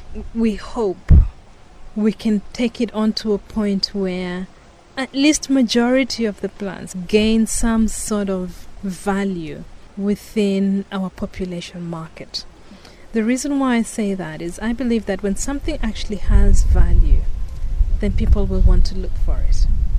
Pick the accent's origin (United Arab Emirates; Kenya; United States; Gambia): Kenya; Rift Valley; And that took me back home. I come from the Rift Valley, and I've gotten a lot from the women there, from the older people there.